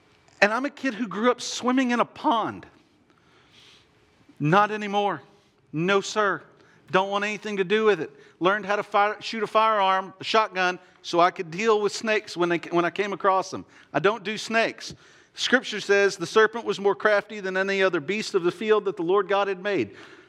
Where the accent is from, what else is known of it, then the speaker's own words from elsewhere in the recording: Texas, United States; But being from East Texas and having been raised on a 300-acre cattle ranch, I've learned to have a healthy respect of snakes.